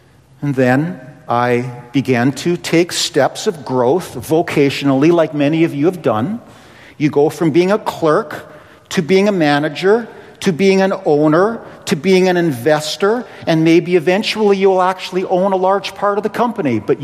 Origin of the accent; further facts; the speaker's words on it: Hanna, Alberta, Canada; born there; So when I was born in Hanna, Alberta